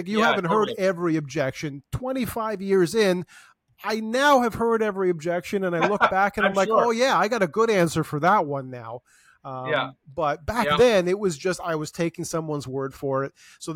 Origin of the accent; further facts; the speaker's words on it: Toronto, Ontario, Canada; Oh, I'm from Toronto. Oh, yeah, there's a you know, there's 50,000 agents in Toronto.